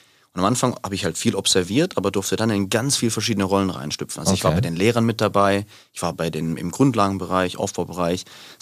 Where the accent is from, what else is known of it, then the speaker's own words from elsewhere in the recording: Pfrohndorf, Baden-Württemberg, Germany; ich komme nicht mal aus Nagold, also Nagold hat 15.000 Einwohner, ich komme aus Pfrohndorf von Nagold mit 500 Einwohnern und mein Nervensystem ist halt so aufgewachsen